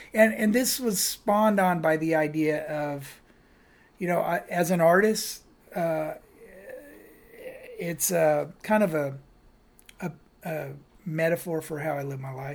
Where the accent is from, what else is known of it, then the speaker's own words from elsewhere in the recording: Fresno, California, United States; Yeah, I grew up in Fresno